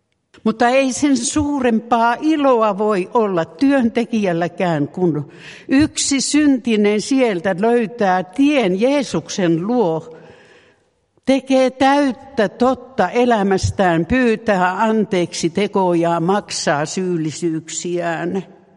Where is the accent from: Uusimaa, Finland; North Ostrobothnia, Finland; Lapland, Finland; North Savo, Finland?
North Savo, Finland; Lapinlahti; jo lapsena täällä Lapinlahdella saarnattiin puhdasta evankeliumia.